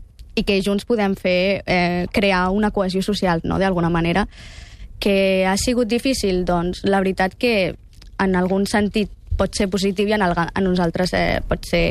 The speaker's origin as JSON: {"language": "Catalan", "town": "Sant Pol de Mar", "region": "Catalonia", "country": "Spain", "tie": "born there", "said": "jo vaig néixer aquí, no?, com bé he dit abans, i vaig néixer a Sant Pol, de fet, i tenia en el, vivia en un bloc de pisos que només hi havia comunitats, bueno, famílies musulmanes, no?, en concret marroquins."}